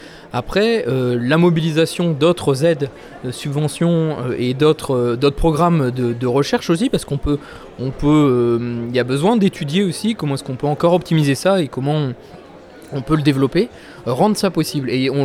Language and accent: French; Hauts-de-France, France; on est basé sur la côte du Pas-de-Calais, on est originaire de la côte du Pas-de-Calais